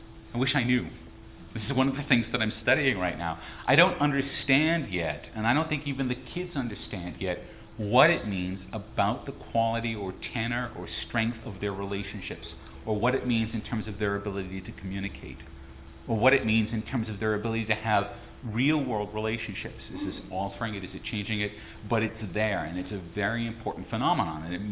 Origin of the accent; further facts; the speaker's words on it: United States; So when I grew up in the United States, there were three commercial broadcasting networks